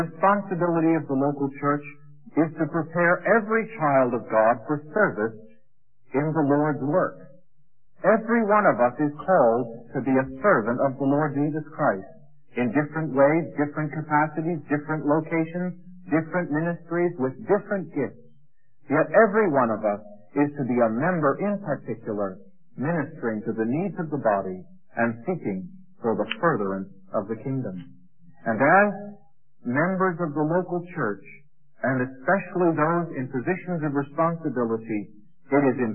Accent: Canada; It's like being a Canadian, you know. People say, what's a Canadian? Well, I'm not an American. Yeah, well, all right. Well, and I'm not an Englishman. I'm not British.

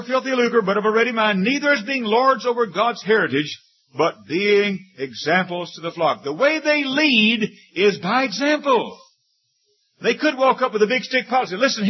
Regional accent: Fort Worth, Texas, United States; We had a rendering plant right by the stockyards there where I grew up in Fort Worth.

